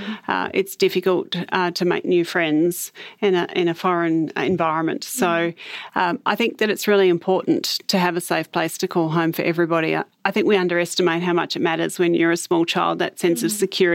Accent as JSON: {"language": "English", "town": "Bridgewater", "region": "Tasmania", "country": "Australia", "tie": "born or raised there", "said": "Yeah, so I spent part of my early childhood in the suburb of Bridgewater in the northern suburbs of Hobart in social housing."}